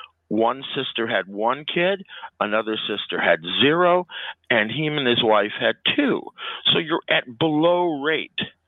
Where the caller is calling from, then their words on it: Quebec, Canada; I'm calling from the South Shore of the St. Lawrence Seaway.